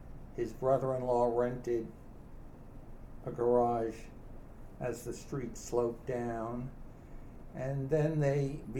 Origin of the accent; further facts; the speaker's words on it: Bronx, New York, United States; born there; I was born in the Bronx.